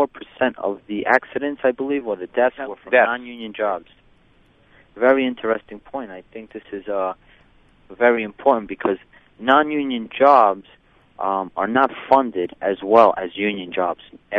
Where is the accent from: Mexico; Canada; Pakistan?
Mexico; moved away as an adult; now in New York City, United States; I'm a carpenter here in New York City. I come from Mexico 12 years ago